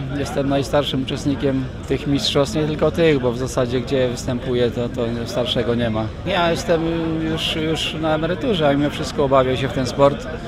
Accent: Golub-Dobrzyń, Kuyavian-Pomeranian Voivodeship, Poland; jestem z Golubia Dobrzynia.

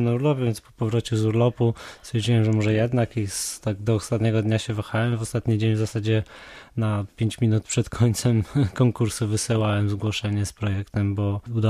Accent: Bydgoszcz, Kuyavian-Pomeranian Voivodeship, Poland; Tak, tak, jestem z Bydgoszczy.

